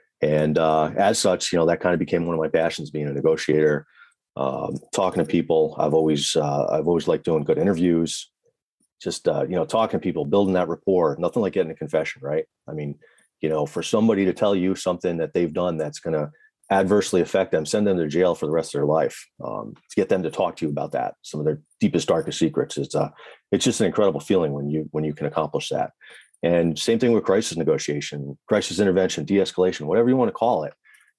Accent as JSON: {"language": "English", "town": "Rotterdam", "region": "New York", "country": "United States", "tie": "born or raised there", "said": "I grew up in Capital District, New York State, right outside of Albany in Rotterdam, and always wanted to be a cop."}